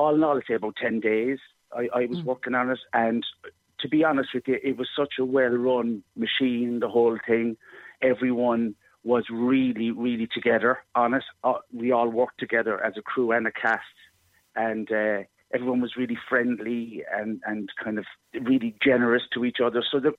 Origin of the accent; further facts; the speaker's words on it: Cobh, Munster, Ireland; I love my home city, and I love my hometown of Cove, and I just want to give people the best shows I can, and the Everyman, which I adore the Everyman. They're amazing to me down there.